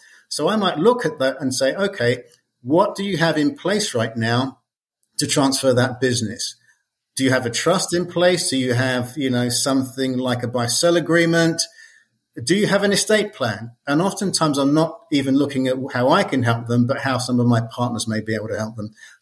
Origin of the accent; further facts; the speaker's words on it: London, United Kingdom; now in Lubbock, United States; You can tell that I'm not from Lubbock, Texas. I grew up in London